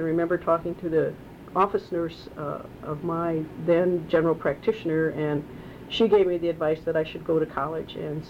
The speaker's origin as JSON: {"language": "English", "town": "Gary", "region": "Indiana", "country": "United States", "tie": "born there", "said": "I was born in Gary, Indiana on September 10th, 1941."}